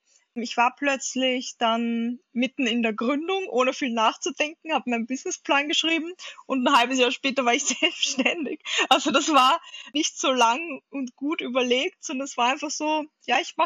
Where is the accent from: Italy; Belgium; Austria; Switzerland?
Austria; da hat sich bei uns in Österreich in der Politik wahnsinnig viel getan